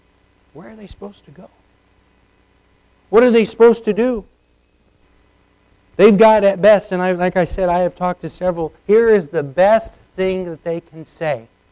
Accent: United States; I was raised in the United States. I love my country.

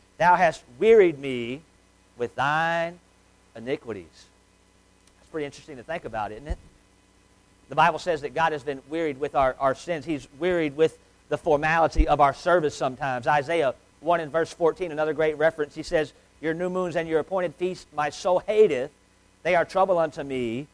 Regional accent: Shelby, North Carolina, United States; I mean, when people say, where are you from? You say Shelby, they think, where's that at? And you know, well, we're about an hour west of Charlotte and about an hour east of Asheville.

